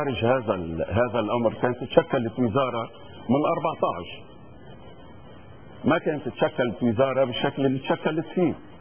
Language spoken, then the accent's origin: Arabic; Lebanon; انا كمواطن لبناني